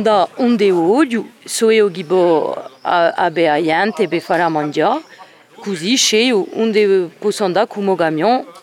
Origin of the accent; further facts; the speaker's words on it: Loreto, Marche, Italy; sono di Loreto.